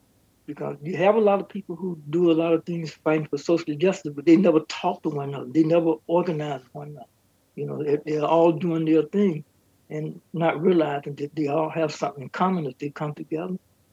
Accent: Georgia, United States; Well, I grew up in the South. I'm from Georgia, and I was down there during the era of Jim Crow.

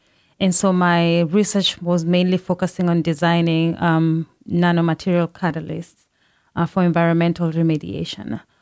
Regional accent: Kenya; I come from Kenya. Kenya is a third world country, which means that a lot of the neighborhoods, especially in the rural areas, don't have access to clean water.

